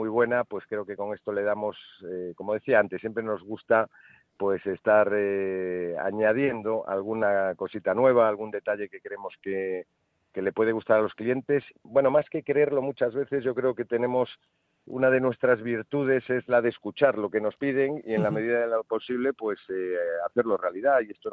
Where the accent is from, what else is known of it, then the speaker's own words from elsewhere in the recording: Galicia, Spain; Ahí se me nota que soy gallego